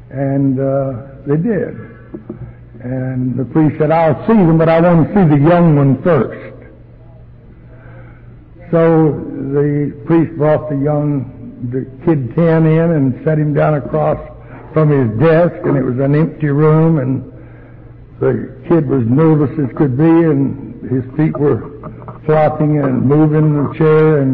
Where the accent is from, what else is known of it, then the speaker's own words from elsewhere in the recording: Arkansas, United States; I was an alcoholic and I came from Arkansas. That's enough to make anybody troubled.